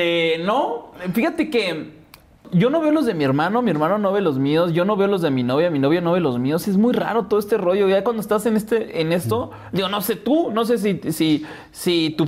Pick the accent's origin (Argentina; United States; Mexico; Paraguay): Mexico; Mexico City; accent: chilango; also born or lived in Chihuahua; la gente del norte me super escucha chilango. Ajá. Y la gente de aquí muchas veces me dice, es que no te escuchas chilango, ¿no? Pero pues bueno, es porque la familia de mi mamá toda es del norte y la familia de mi papá toda es como de aquí y de Hidalgo.